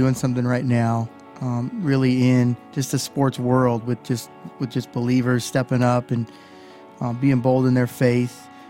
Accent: Vancouver, Washington, United States; I'm from Vancouver, Washington, so the Seahawks have been my team.

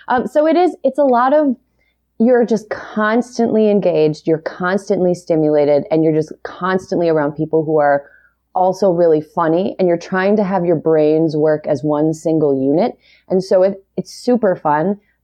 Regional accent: Wisconsin, United States; now in Los Angeles, United States; I was raised in the Midwest. I'm from Wisconsin's 7th district, which is very rural

